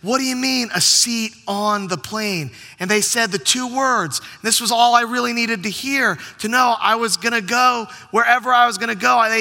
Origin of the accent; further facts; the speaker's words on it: Virginia Beach, Virginia, United States; the church that I grew up in down in Virginia Beach.